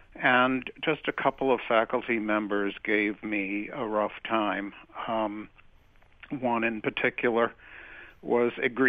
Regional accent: Cambridge, Massachusetts, United States; I grew up in Cambridge. I was born here. I was a product of the public schools

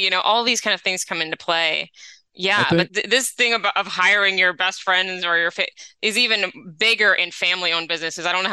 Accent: New England, United States; now in Los Angeles, United States; I grew up in New England, so the fall, I miss it when I'm in LA.

